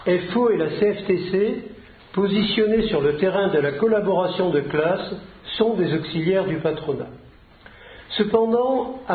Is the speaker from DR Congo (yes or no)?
no; Decazeville, Occitanie, France; Alors je dis ça parce que je suis de Decazeville